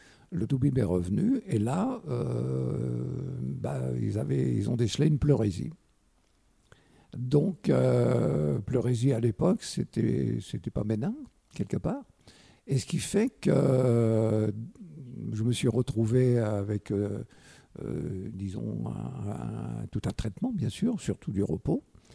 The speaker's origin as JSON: {"language": "French", "region": "Hauts-de-France", "country": "France", "said": "moi je suis originaire du Nord, papa ouvrier, maman à la maison, comme c'était beaucoup le cas."}